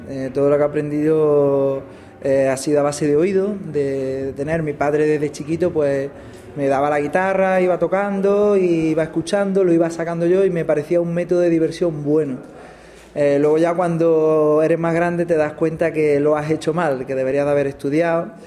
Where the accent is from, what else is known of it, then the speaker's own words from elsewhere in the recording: Pozoblanco, Andalusia, Spain; Yo soy de Pozo Blanco y vivo en Pozo Blanco, en mi ciudad, Pozo Blanco, Córdoba.